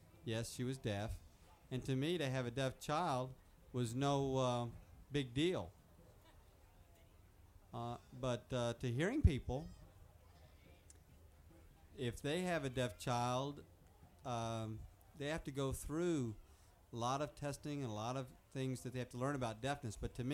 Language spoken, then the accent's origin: English; Baltimore, Maryland, United States; Took me to famous hospitals, Johns Hopkins in Baltimore. I'm from Baltimore.